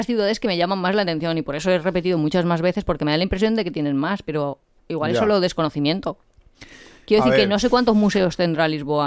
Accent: Valencian Community, Spain; yo que soy valenciana de toda la vida, eso lo veo como súper raro

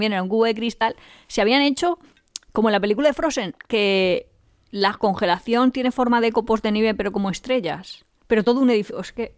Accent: Valencia, Valencian Community, Spain; te lo estoy contando yo que soy de Valencia y eso ni me lo imaginaba.

